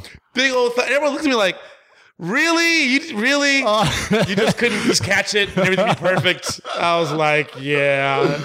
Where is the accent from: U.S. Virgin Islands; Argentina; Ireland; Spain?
U.S. Virgin Islands; St. Croix; born there; Well, I was born in the Virgin Islands, uh-huh. in St. Croix, right?